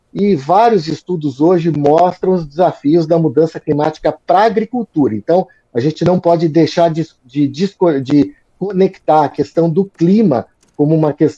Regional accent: South Region, Brazil; eu sou do Sul

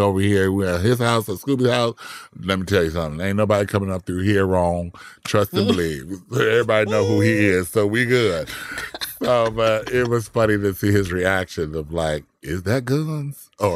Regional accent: Compton, California, United States; You know I'm from Compton, right? You do know that.

